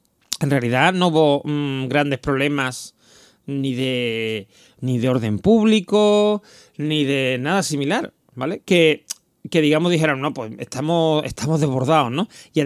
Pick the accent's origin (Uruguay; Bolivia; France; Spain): Spain; Andalusia; en 47 años que llevo en este mundo y siendo andaluz